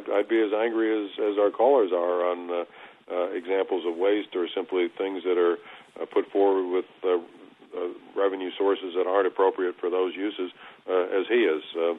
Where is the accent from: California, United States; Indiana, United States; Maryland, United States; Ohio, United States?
Indiana, United States; Indianapolis; I was born in Indianapolis, Indiana, 711 East 34th Street, born in Methodist Hospital. We have a home in Michigan where my parents spent the summers as I was growing up